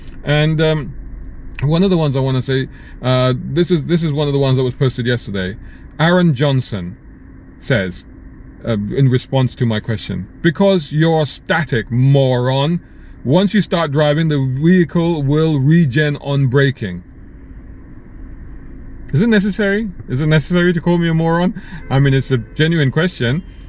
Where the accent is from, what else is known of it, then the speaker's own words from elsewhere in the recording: Saudi Arabia; I remember way, way back growing up in Saudi Arabia in the 80s